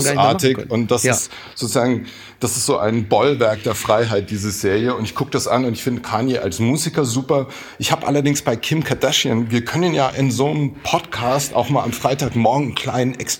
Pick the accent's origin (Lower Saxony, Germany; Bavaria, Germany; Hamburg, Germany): Bavaria, Germany; Für mich als erdigen Mittelfranken sozusagen